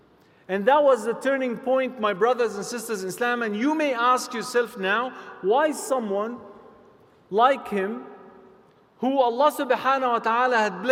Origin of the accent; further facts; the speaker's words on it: Egypt; So growing up in Egypt, I had no passion whatsoever in my entire life growing up, other than becoming a musician.